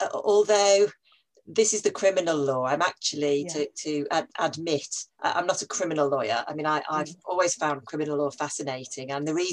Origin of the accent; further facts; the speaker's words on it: Leeds, Yorkshire and the Humber, United Kingdom; I grew up in Leeds, and although I no longer live up north, I gravitated down south quite a long time ago.